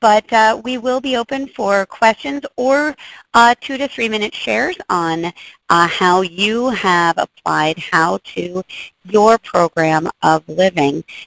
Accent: New York, United States; I'm a New Yorker, and I lived through 9/11 abstinently.

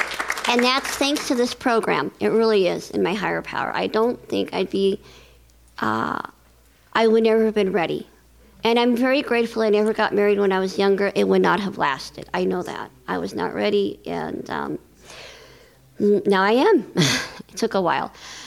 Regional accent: Los Angeles, California, United States; I'm a grateful compulsive eater, and I want to thank Paula, Ann, and Jan. And let's see, I'm from Los Angeles

